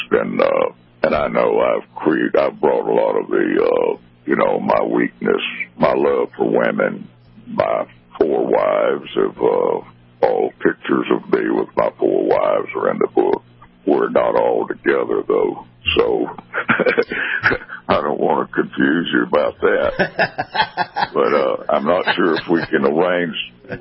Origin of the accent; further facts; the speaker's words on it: Brewton, Alabama, United States; in my hometown they have a porch festival where they got bands that come up packed full of people there, and they move down to the next house. There's another band going, so it's just a weekend of porch festival, they call it, down in Bruton, Alabama.